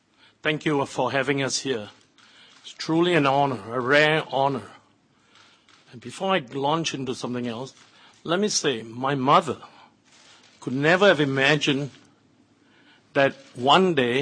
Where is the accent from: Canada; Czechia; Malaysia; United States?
Malaysia; moved away as an adult; back in 1971, I was just an 18-year-old skinny kid growing up in Malaysia